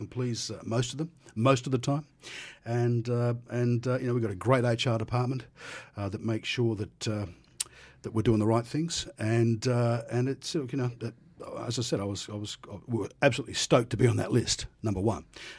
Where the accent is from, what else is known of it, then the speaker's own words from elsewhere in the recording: Queensland, Australia; And Brisbane, you know, I'm from Queensland, so you know, they're early adopters.